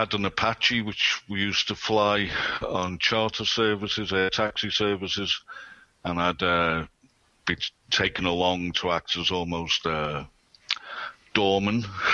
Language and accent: English; Liverpool, North West England, United Kingdom; moved away as an adult; I'm originally from Liverpool. I left Liverpool when I was 18, but my early years, my father was Army Regimental Sergeant Major in the end, and we travelled here, there and everywhere.